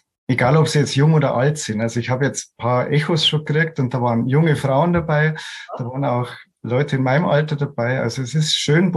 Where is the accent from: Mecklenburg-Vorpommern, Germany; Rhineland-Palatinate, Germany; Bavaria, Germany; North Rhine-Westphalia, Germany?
Bavaria, Germany; Munich; als Münchner Kindl